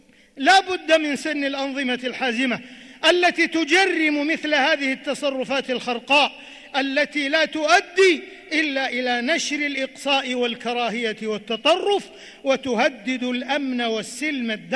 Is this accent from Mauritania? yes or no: no; Saudi Arabia; على ما حبى به بلادنا المملكة العربية السعودية منذ يوم التأسيس إلى يوم التوحيد